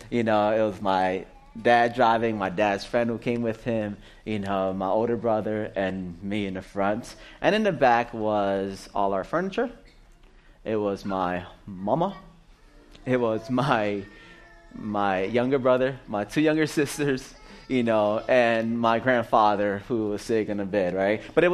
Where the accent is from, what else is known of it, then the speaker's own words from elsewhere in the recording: Massachusetts, United States; also born or lived in Puerto Rico; I was born in Puerto Rico. We moved to Massachusetts. I was 3 years old.